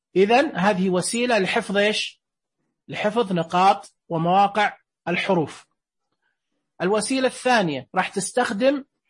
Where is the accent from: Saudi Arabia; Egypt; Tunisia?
Saudi Arabia; العيش في الخليج، الرز عندنا في السعودية، تمن في العراق